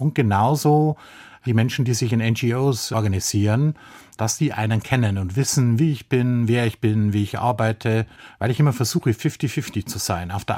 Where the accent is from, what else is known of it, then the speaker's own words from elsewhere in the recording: Bavaria, Germany; Da, wo ich herkomme, aus Bayern